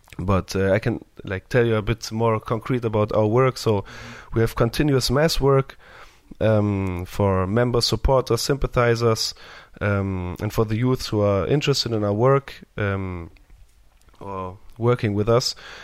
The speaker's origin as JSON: {"language": "English", "region": "Berlin", "country": "Germany", "second_language": "English", "said": "I'm from Berlin, Germany. And yes, I make rap music."}